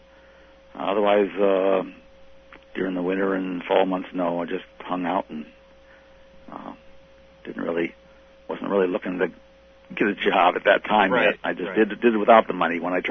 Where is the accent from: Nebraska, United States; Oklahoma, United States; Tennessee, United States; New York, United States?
Nebraska, United States; Fremont; I was born in Fremont, Nebraska. I went to the local high school there. It was a town of about 20,000 people.